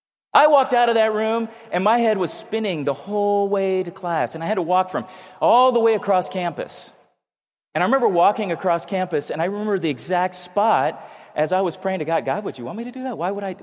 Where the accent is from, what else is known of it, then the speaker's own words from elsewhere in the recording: San Diego, California, United States; Even though I grew up in San Diego and grew up around a lot of different cultures